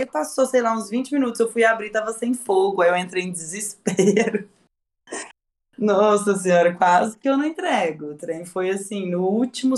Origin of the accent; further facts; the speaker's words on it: Minas Gerais, Brazil; eu sou mineira, criada em uma família que ama cozinhar.